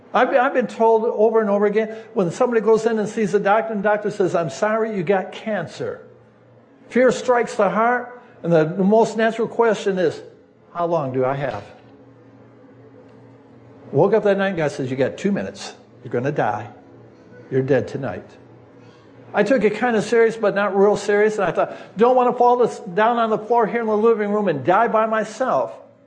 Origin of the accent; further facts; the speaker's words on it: United States; I said, well, yeah, I'm an American.